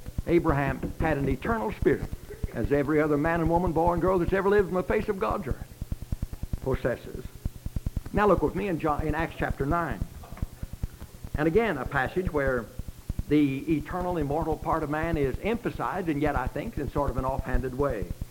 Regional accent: Indiana, United States; I was born and raised in Indiana, down about 30 miles south of Terre Haute.

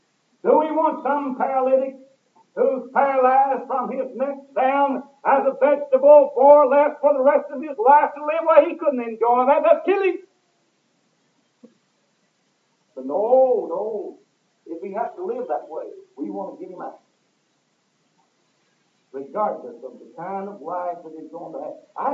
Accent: Kentucky, United States; And we didn't have anything where I grew up. You're talking about poor. We grew up in Eastern Kentucky.

